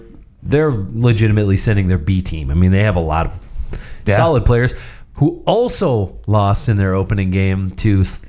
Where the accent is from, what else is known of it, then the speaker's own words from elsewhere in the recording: Canada; Now I'm in a unique position here because I'm American and I'm Canadian.